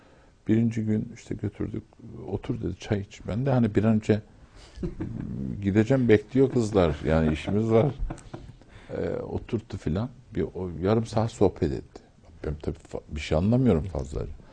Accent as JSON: {"language": "Turkish", "region": "Istanbul", "country": "Turkey", "tie": "born or raised there", "lives_now": "Ankara, Turkey", "said": "Ve yani ben doğma büyüme İstanbul Fatihliyim."}